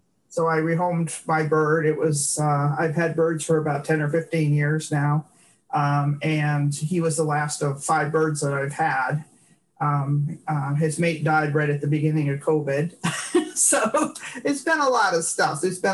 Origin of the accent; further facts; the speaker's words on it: Massachusetts, United States; I'm from Massachusetts. And it's the home of Jon Kabat-Zinn.